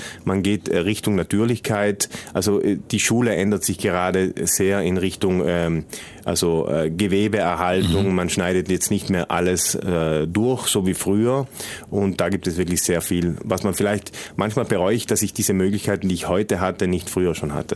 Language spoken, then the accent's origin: German; Trentino-Alto Adige, Italy; bin nach Südtirol zurück in meine Heimat